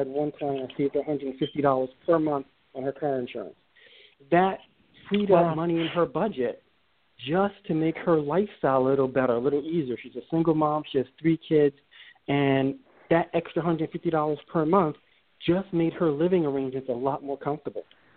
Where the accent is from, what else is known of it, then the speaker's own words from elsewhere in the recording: New York City, New York, United States; I grew up in New York City. I was raised in projects in New York City up in Harlem.